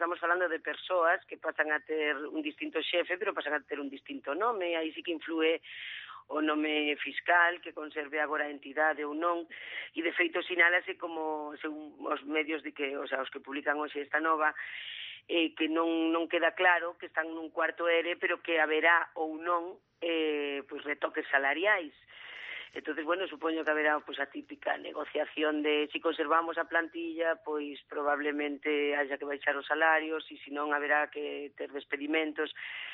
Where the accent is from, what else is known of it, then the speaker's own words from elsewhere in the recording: Vigo, Galicia, Spain; como boa viguesa